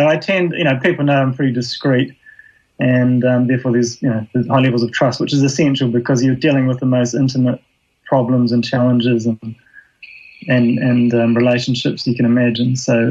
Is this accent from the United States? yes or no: no; New Zealand; moved away as an adult; now in United Kingdom; I grew up in New Zealand, became a lawyer, studied at university, became a lawyer, came to the UK like a lot of New Zealanders in the late 1990s for a two-year experience, and I've been here pretty much ever since.